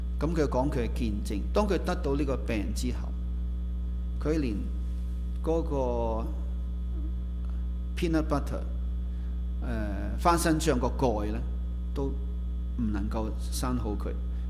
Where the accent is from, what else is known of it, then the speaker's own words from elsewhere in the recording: Guangdong, China; 我哋广东人最识讲啊